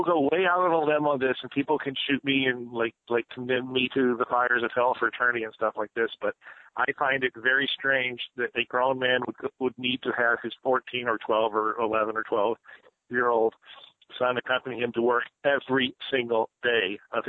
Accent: Canada; growing up being Canadian and growing up in Canada

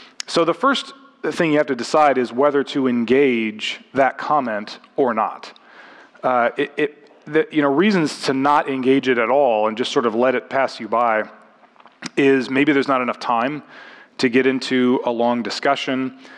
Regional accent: Alaska, United States; My church environment growing up, which was kind of a nominal Baptist environment growing up in Alaska

